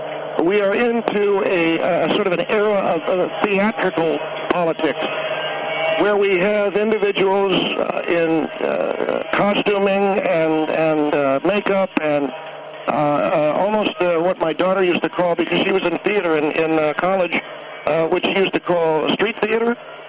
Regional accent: United States; because I'm an American and a patriot.

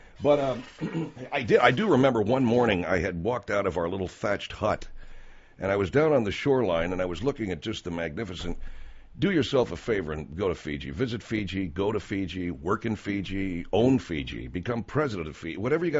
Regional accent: California, United States; I grew up in California, so, and I'm Catholic.

